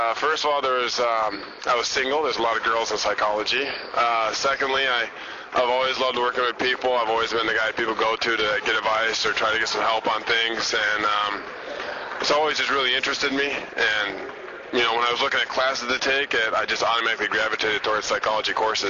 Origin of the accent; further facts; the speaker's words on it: Reeve, Wisconsin, United States; also born or lived in Cumberland; We were born in Cumberland. We grew up in Reeve, which is no more than just an intersection.